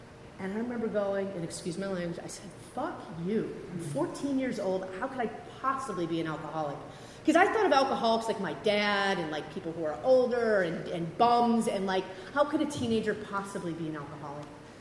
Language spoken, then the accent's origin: English; Bay Village, Ohio, United States; I grew up in Cleveland, Ohio. You know, I grew up in a very white Catholic west side of Cleveland in this area called Bay Village, Ohio.